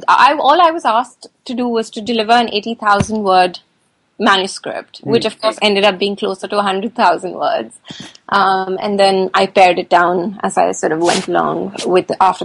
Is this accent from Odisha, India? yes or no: no; Mumbai, Maharashtra, India; I had a scrapbook as a teenager growing up in Mumbai